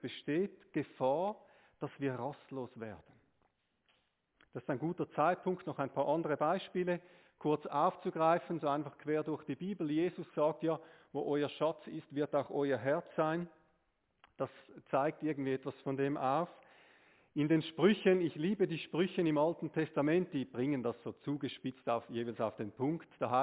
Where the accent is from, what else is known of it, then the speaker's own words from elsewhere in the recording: Switzerland; verständigen wir uns darauf, als Schweizer, wir sind grundsätzlich reich.